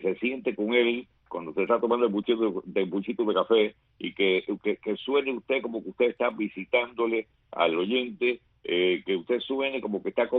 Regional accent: Remedios, Villa Clara, Cuba; a través de Radio Martí yo logré entrar allá en mi pueblo de Remedios.

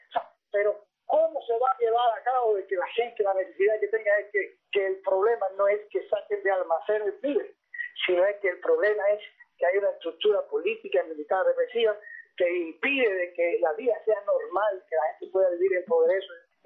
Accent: Baracoa, Guantánamo, Cuba; born there; en Baracoa, la ciudad donde yo nací, en el barrio de la playa

